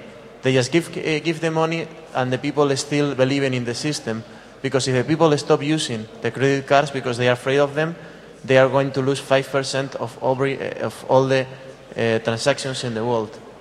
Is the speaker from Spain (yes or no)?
yes; Spain; I'm from Spain, and someone copied my credit card